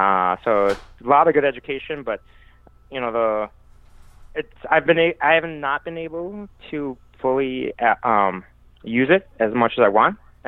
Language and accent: English; Michigan, United States; now in Chicago, United States; Like, I'm from Michigan, grew up in the Midwest, went to U of M undergrad, and then went to Detroit Mercy Dental School. And then I came out to Chicago